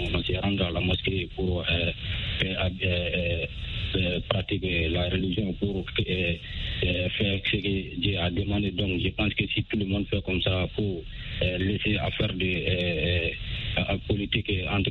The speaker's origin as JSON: {"language": "French", "town": "Soumoukéni", "country": "Mali", "tie": "born or raised there", "said": "je suis toujours dans mon village natal à Soumoukéni, 35 km de Bamako."}